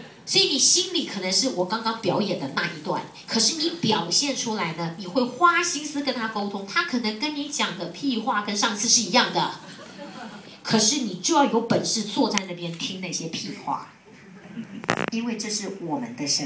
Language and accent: Chinese; Taiwan; 我们台湾人常讲就不舒服